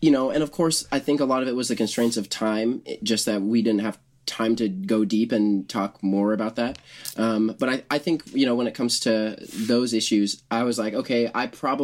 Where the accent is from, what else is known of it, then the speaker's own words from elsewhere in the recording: Canada; Admirable. I'm Canadian, so.